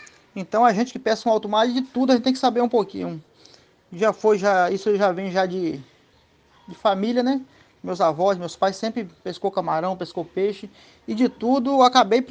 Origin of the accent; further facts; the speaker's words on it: Caravelas, Bahia, Brazil; Sou sim natural de Caravelas, fui nascido e criado aqui em Caravelas. Venho de uma família de pescadores, meus avós, bisavós, meus pais. São todos pescadores